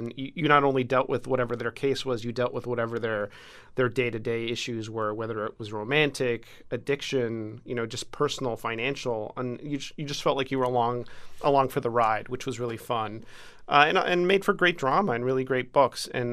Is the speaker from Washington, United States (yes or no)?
no; Miami, Florida, United States; at least the picture that I remember as a kid or growing up in Miami.